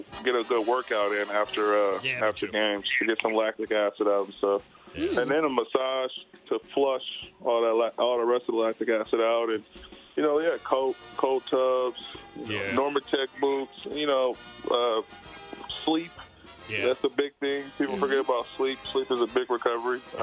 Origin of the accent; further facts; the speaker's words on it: California, United States; Yeah, I'm from California, and I'm always sleeved up during the game.